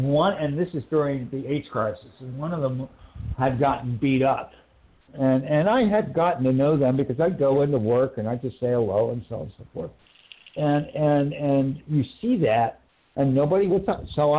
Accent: New York, United States; being the New Yorker of the crowd

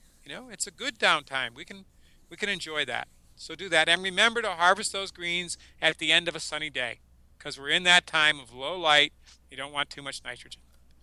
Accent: Pennsylvania, United States; I grew up in Pennsylvania. I know how to drive in snow, and the word is slow.

